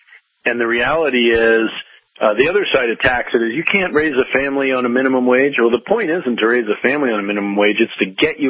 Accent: Virginia, United States; in my home state of Virginia

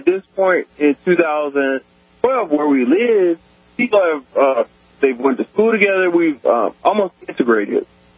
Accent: Alabama, United States; Like, I'm from Alabama.

